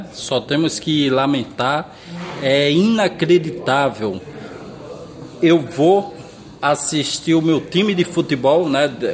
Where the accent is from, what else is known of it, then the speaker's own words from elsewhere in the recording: Natal, Rio Grande do Norte, Brazil; now in Rio de Janeiro, Brazil; eu sou de Natal, no Rio Grande do Norte, mas eu tenho o Rio de Janeiro como a minha segunda cidade